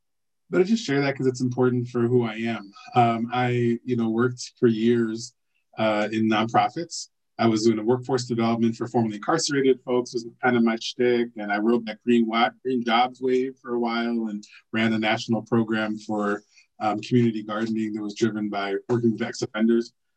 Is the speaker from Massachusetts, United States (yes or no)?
no; Chicago, Illinois, United States; I am from Chicago. I, grew up in the South Side, and my mother was a practitioner, right?